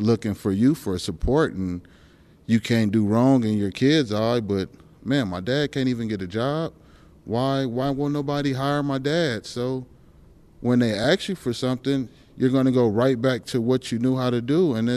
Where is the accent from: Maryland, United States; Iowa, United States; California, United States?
California, United States; Compton; now in Alaska, United States; it's a little more resources here in Alaska, but I'm from Compton.